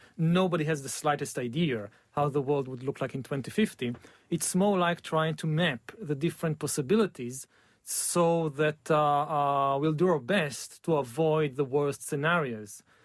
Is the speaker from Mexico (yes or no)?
no; Israel; I come from Israel, so I know perfectly well that there is still violence in certain parts of the world.